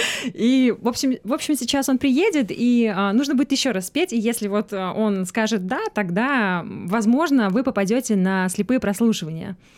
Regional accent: Cheboksary, Chuvashia, Russia; also born or lived in Samara / Moscow; now in Australia; я вообще родом из Чебоксара, он из Самары. Это вообще третий переезд в моей жизни, потому что сначала я переехала в Самару из Чебоксар, потом из Самары в Москву, и вот сейчас в Австралию.

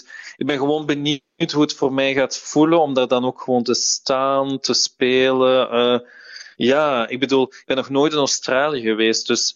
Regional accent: Dilsen-Stokkem, Limburg, Belgium; also born or lived in Maaseik; ik ben geboren in Mazeik. Ik heb ook altijd opgegroeid in de buurt van Mazeik, in Dilze-Stockum.

